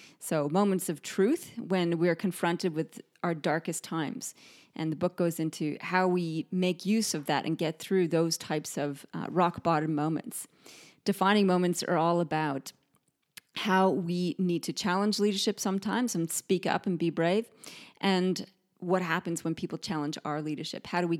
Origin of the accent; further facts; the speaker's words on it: Canada; accent: Canadian; now in Australia; my accent really is still quite Canadian here. And no matter how hard I try, I can't quite get the pronunciation.